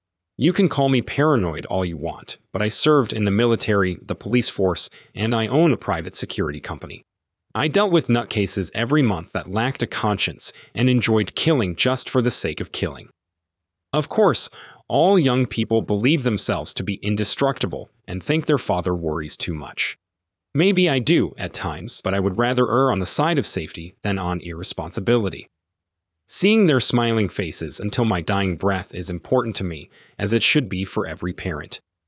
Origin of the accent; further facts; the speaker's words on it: Los Angeles, California, United States; I grew up in East LA, and it was in no way as dangerous as America today.